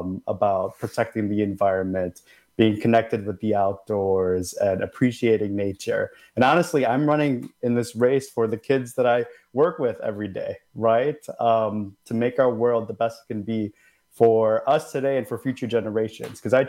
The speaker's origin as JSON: {"language": "English", "town": "Dallas", "region": "Texas", "country": "United States", "tie": "born or raised there", "said": "I have the deepest roots in this community. I grew up in West Dallas. I grew up in District 14"}